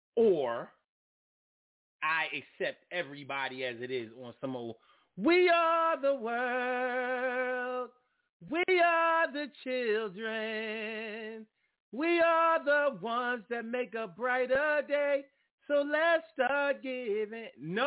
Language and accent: English; New York City, New York, United States; also born or lived in Philadelphia; And then when they find out that I was raised in New York City, they said, oh, New Yorkers think that they're better.